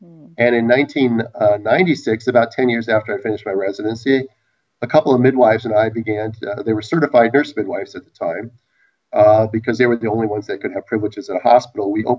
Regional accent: Minnesota, United States; now in Los Angeles, United States; I'm from Minnesota. I went to the University of Minnesota Medical School. And thus my rather aversion to cold weather at this point in my life. I've been living in California now for 30 years.

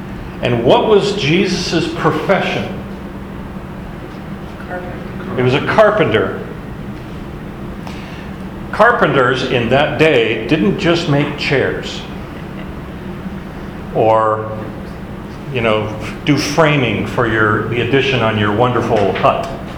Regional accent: Alaska, United States; growing up in Alaska, I loved to play hockey.

